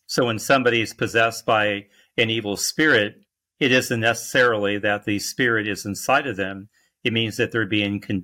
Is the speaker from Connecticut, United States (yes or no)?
no; Indianapolis, Indiana, United States; I grew up in Indianapolis, Indiana. I've been a priest for the past 32 years.